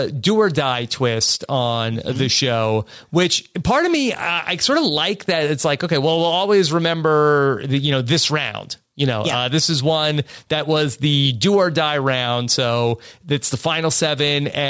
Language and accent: English; East Meadow, New York, United States; also born or lived in Wantagh; I grew up in East Meadow, and then my parents moved to Wantagh. I went there when I started high school, we went to Wantagh.